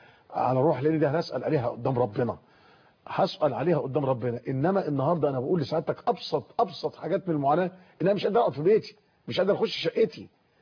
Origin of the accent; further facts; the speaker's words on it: Egypt; سنة سعيدة علينا كلنا كمصريين